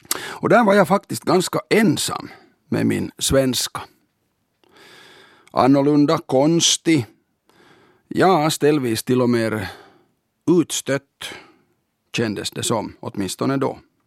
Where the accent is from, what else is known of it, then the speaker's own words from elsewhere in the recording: Karkkila, Uusimaa, Finland; born there; Själv föddes jag den 23/3/63 i Karkkila, Högfors. Trots namnet är i praktiken helt finskspråkig ort, där svenska egentligen hördes endast hos oss.